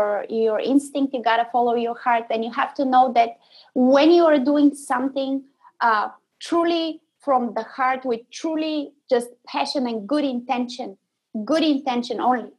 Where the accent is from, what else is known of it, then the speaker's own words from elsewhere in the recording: Bulgaria; now in Chicago, United States; I'm Bulgarian, and I have started playing the violin since I was 3 years old.